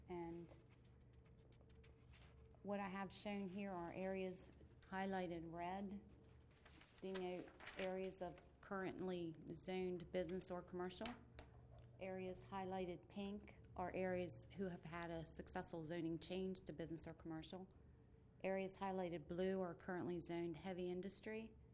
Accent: Milford, Delaware, United States; I'm from Milford, Delaware.

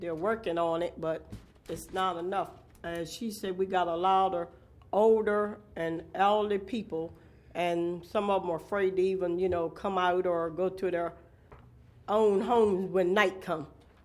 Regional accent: Selbyville, Delaware, United States; I'm from Polly Branch, and we are a part of Selbyville

